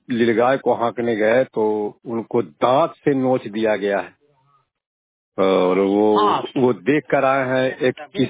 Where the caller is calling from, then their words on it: Sherpur, Bihar, India; ग्राम शेरपुर पुष्पा थाना मुर्सा जिला नंदला से बात कर रहा हूँ।